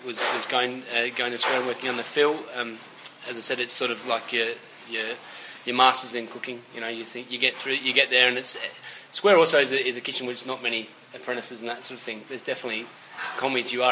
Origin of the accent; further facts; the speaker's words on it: Adelaide, South Australia, Australia; I'm from Adelaide, so I speak. I don't go, how are you going, mate? We all speak a bit posher down in Adelaide